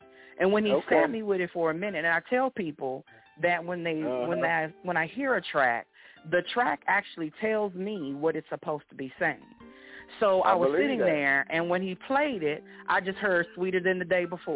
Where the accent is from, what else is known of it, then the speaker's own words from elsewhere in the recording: Ennis, Texas, United States; born there; Actually, I now live out in the Houston area. I was born in Ennis, Texas. It's close to Dallas.